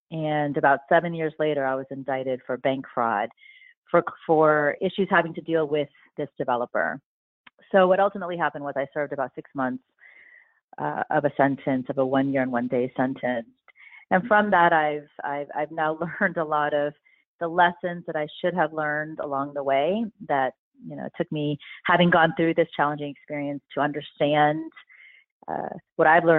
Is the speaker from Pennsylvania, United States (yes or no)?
no; Miami, Florida, United States; So I grew up in Miami, Florida, and after attending UNC Chapel Hill and a short little stint on Wall Street in investment banking, I ended up at Columbia Law School